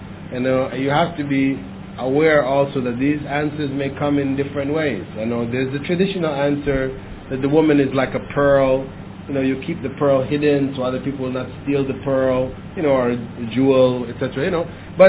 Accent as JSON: {"language": "English", "country": "Cuba", "said": "Yeah, I'm from Cuba."}